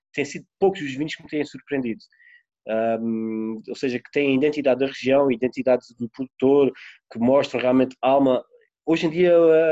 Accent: Portugal; a mim ofende porque eu sou português.

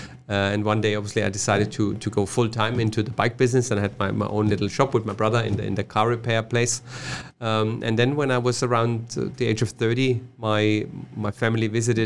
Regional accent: Germany; English is a second language; now in Dubai, United Arab Emirates; Yes, I'm obviously from Germany, as mm-hmm. I can hear from my accent.

